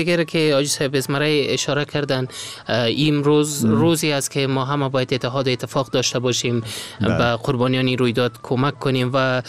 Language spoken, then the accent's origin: Persian; Afghanistan; یک ملت هستیم و همه ما افغان هستیم.